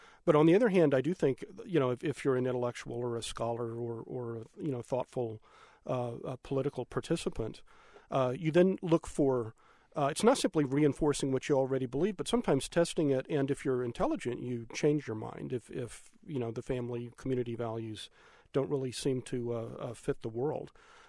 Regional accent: Austin, Texas, United States; I'm a fifth-generation native of Austin, Texas, in Central Texas.

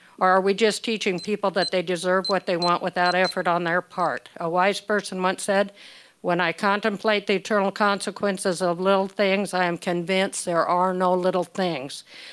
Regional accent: Soldotna, Alaska, United States; I was born in Alaska in 1951. We homesteaded in Soldatna. We lived a simple, provident, self-reliant life.

